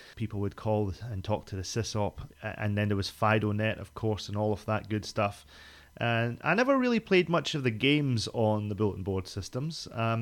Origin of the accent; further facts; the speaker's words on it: Scotland, United Kingdom; now in New Zealand; As you might tell, I'm not from America. I was born and raised in Scotland. I live in New Zealand now